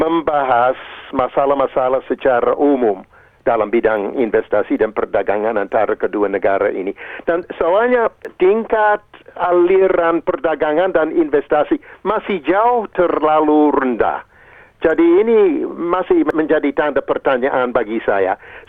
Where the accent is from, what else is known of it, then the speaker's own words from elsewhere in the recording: Australia; Saya sebagai orang Australia itu agak concern tentang hambatan yang diciptakan di Australia.